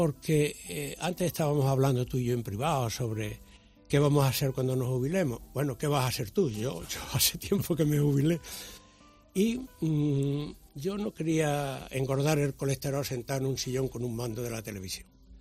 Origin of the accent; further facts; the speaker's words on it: Estepa, Andalusia, Spain; Yo soy de la Andalucía profunda, por eso te digo que soy de Estepa, que es donde yo viví cuando era niño.